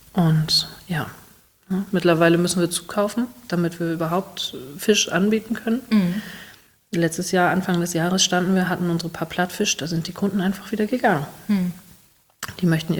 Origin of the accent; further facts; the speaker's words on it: Niendorf, Hamburg, Germany; Ja, also ich bin hier groß geworden. Meine Mutter oder meine Eltern sind auch schon hier groß geworden. Und mein Urgroßvater war auch Fischer hier in Niendorf.